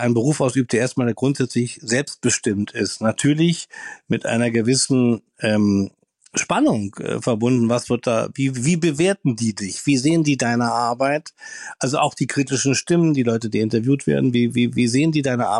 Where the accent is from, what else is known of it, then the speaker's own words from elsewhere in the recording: Berlin, Germany; sage ich mal als Berliner